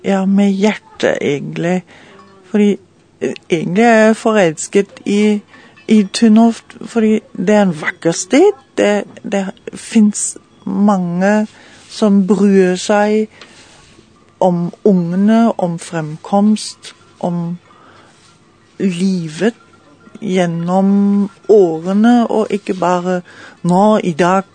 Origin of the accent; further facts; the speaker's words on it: Germany; Norwegian is a second language; now in Norway; Jeg kommer egentlig fra Tyskland. Og jeg flyttet hit til Norge ja, nesten 2 år siden for å få en bedre liv.